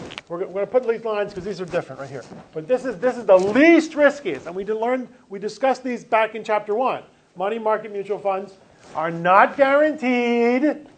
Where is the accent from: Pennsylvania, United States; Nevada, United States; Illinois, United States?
Pennsylvania, United States; Philadelphia; I'm from Philadelphia. I'm from Philadelphia, and that's the way we treat each other.